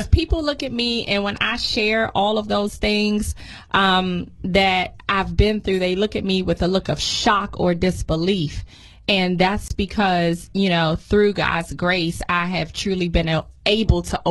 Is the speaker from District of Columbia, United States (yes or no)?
yes; Washington, District of Columbia, United States; I grew up in Washington, D.C. I'm a product of the D.C. public school system.